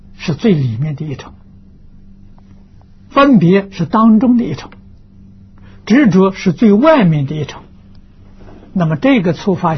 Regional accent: China; 这两种啊，我们中国人叫它做成见

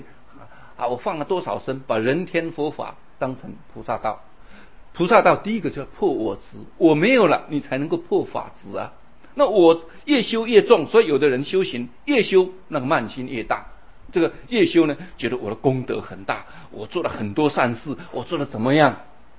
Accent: China; 所以我们中国人讲了，过犹不及啊。

